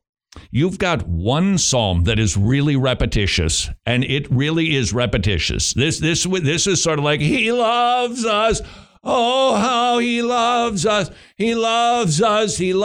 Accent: Bloomington, Minnesota, United States; because we grew up in the Midwest, and we didn't talk like that. It was Bloomington, Minnesota.

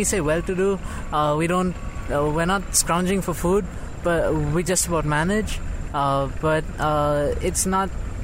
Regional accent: South India, India; But I come from South India. South India is a lot more peaceful.

